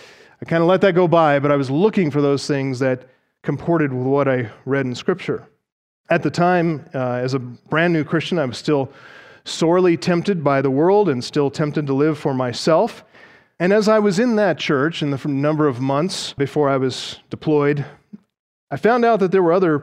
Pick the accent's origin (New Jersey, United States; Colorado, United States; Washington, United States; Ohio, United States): Colorado, United States; returned home to attend the church that I was raised in here in Colorado